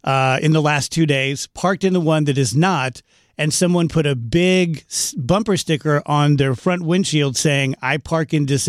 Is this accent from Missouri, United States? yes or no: yes; St. Louis, Missouri, United States; I said, no, I'm from St. Louis.